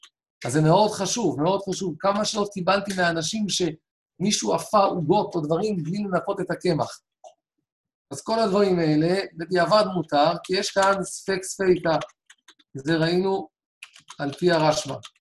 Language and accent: Hebrew; Tel Aviv, Tel Aviv District, Israel; אני בדקתי את זה בתור נער תל אביבי